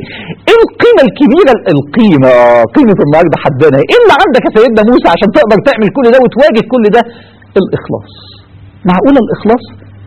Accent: Egypt; حتى لو كان اللي ظالم اصل المصريين وانا مصري

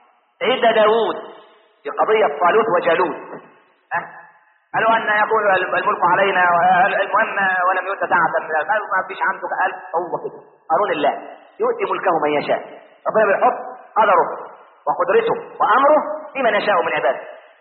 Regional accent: Egypt; عشان احنا ما كناش كمصريين نتقي الله في دولتنا

